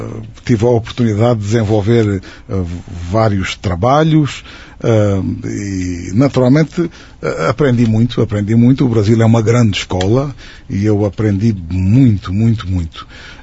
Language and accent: Portuguese; Portugal; now in Brazil; Quando eu vim de Portugal, foi uma altura muito difícil na nossa vida, ficámos sem os nossos bens